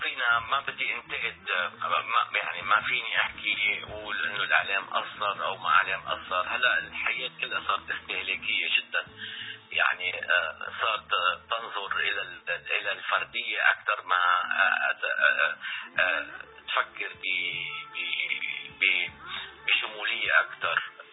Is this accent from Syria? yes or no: no; Lebanon; لأنه إحنا أول شيء إحنا من لبنان من هوا شمالي